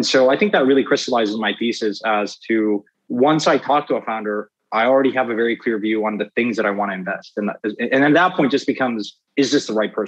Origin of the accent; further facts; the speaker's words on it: Mexico; I'm from Mexico